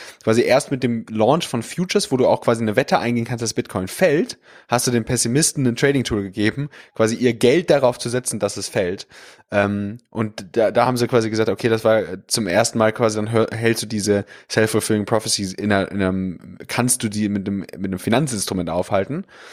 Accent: Germany; Und der Name hat mich als Deutscher irgendwie so ein bisschen abgeschreckt.

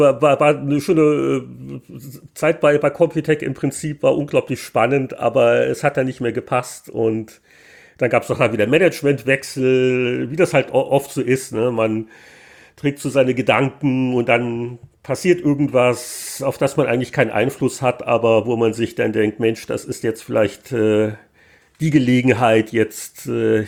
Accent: Munich, Bavaria, Germany; ich bin halt in München aufgewachsen, auch beruflich, und da kannte ich eher noch Leute.

